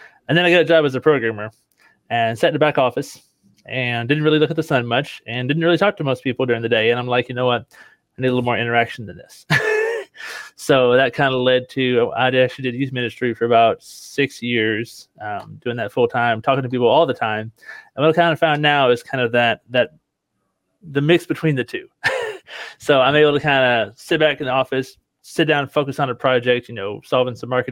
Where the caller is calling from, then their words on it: Kentucky, United States; So I'm coming in from Kentucky. So I always tell people right between Nashville and Louisville.